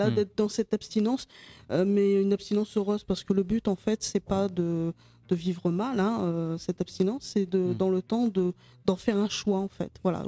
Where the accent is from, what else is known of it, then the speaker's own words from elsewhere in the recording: northern France, France; Je viens d'un autre département, je viens du nord de la France.